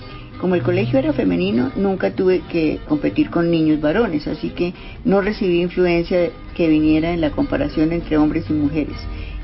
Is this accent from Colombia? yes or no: yes; Bogotá, Colombia; Bueno, yo nací en Bogotá